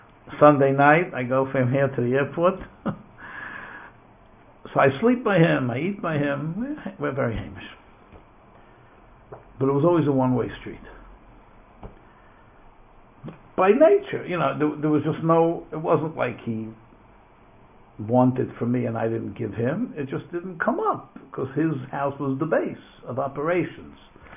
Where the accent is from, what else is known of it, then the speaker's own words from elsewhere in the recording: New York City, New York, United States; I'm a friendly guy. I grew up on the Lower East Side.